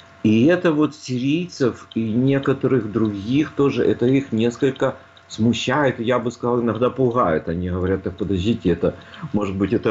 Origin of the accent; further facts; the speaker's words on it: Ukraine; Когда я им объяснял, что я из Украины, они слабо видели разницу тогда.